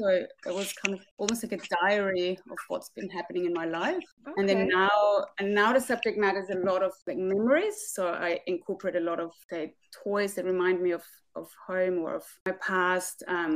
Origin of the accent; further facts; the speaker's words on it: Austria; English is a second language; now in New Zealand; So I'm originally from Austria, but I live in New Zealand now.